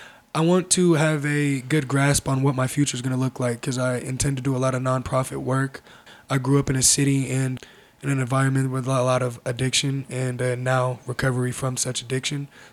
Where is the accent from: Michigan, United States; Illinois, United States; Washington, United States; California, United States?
Washington, United States; Tacoma; I am from Tacoma, Washington, born and raised in Washington, from cities around Kent to Skyway, Renton, South Seattle, and ultimately Tacoma for the longest.